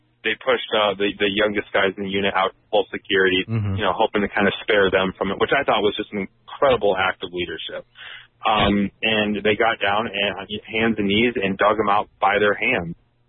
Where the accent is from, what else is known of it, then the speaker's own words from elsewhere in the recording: South Dakota, United States; Growing up in South Dakota, I was not exposed